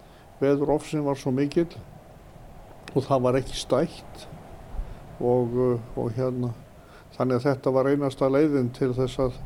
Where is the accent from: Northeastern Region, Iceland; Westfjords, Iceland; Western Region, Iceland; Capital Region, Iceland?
Westfjords, Iceland; Ísafjörður; og er borinn og barnfæddur Ísfirðingur.